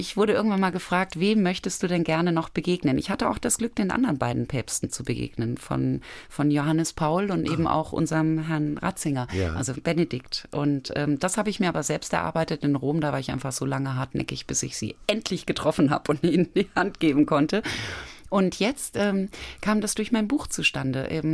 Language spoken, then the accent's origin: German; Kathmandu, Bagmati, Nepal; Da reicht schon, wenn ich sage, ich komme aus Kathmandu. Das ist für die schon Großstadt genug.